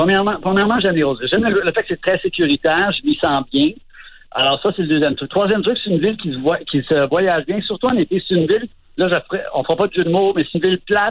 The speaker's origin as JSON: {"language": "French", "region": "Quebec", "country": "Canada", "said": "parfois qu'on a en tant que Québécois, à regarder de haut Toronto et tout ça."}